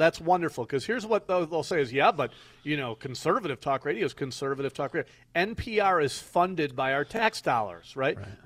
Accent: Alma, New York, United States; Alma, you know, my hometown, going to the state finals or championship.

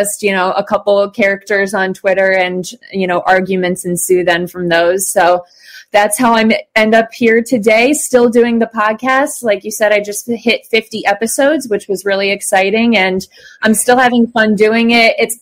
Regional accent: Cleveland, Ohio, United States; born and raised in Cleveland. I grew up in, went to North Royalton schools, born and raised a Cleveland sports fan to my core.

